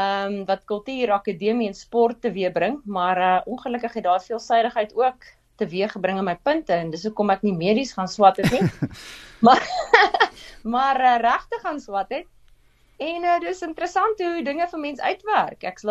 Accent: Randfontein, Gauteng, South Africa; ek kom eintlik van die Wesrand af, beklein hoeve groot geword, buite Randfontein, skool gegaan, in die klein dorpie, laerskool en hoërskool

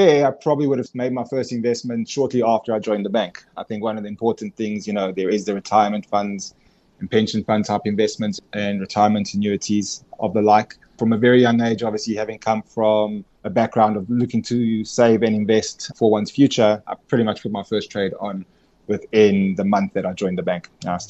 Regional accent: Johannesburg, Gauteng, South Africa; I'm Joburg born and raised. I spent my whole life essentially within Johannesburg.

